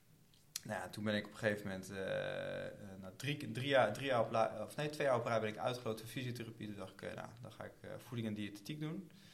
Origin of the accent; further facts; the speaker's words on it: Tiel, Gelderland, Netherlands; also born or lived in Nijmegen; toen ik ben opgegroeid in Tiel. En toen ik naar Nijmegen verhuisde